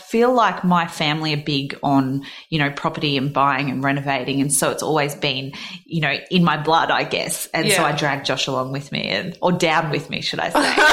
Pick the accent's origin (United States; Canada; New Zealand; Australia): Australia; Albury-Wodonga; I grew up in Albury, Wodonga, so from the country, and that's where I met my husband, Josh.